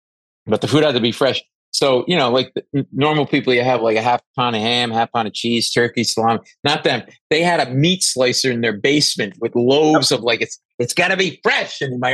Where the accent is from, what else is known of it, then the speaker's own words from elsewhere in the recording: Providence, Rhode Island, United States; I had an uncle. I grew up in Providence, Italian, right?